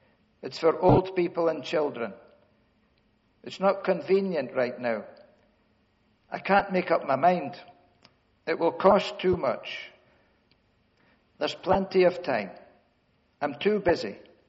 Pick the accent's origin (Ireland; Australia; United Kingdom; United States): United Kingdom; Scotland; Well, we're Scottish. We don't hunger and thirst.